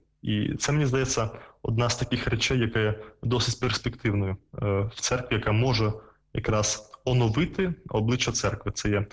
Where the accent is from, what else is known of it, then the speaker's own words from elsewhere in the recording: Belarus; accent: Belarusian; first language Russian; Ukrainian is a second language; now in Ukraine; я є з російськомовної родини, але я такою російською говорив, як не був правильно російською, але з білоруським акцентом.